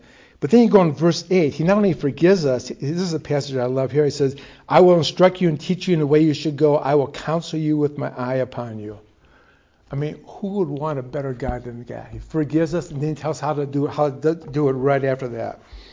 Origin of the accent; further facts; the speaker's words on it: Detroit, Michigan, United States; I did not grow up in that kind of home. I grew up in Detroit. That doesn't mean I'm not a Christian because I grew up in Detroit. But I grew up in Detroit back when they had four professional teams here.